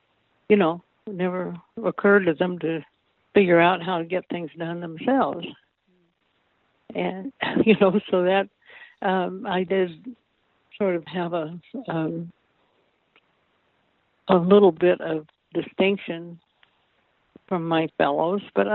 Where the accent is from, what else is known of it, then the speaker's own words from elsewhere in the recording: California, United States; also born or lived in Oklahoma; But so I grew up in California. However, since my mother had several other children, and she went back to visit each time and stayed there a few months or even longer, I sort of, have a foot in Oklahoma too.